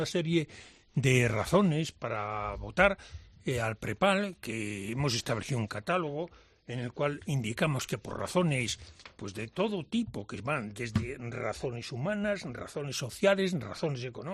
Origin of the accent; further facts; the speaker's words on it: Zamora, Castile and León, Spain; que se note que somos de Zamora